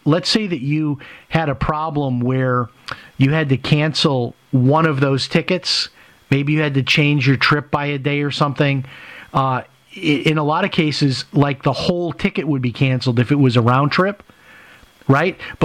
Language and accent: English; Chicago, Illinois, United States; I grew up in Chicago. I remember going to Aldi's as a kid.